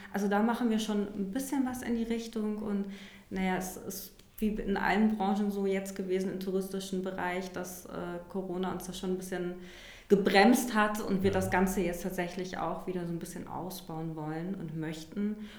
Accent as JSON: {"language": "German", "region": "Hamburg", "country": "Germany", "tie": "born there", "said": "Genau, ich bin gebürtige Hamburgerin."}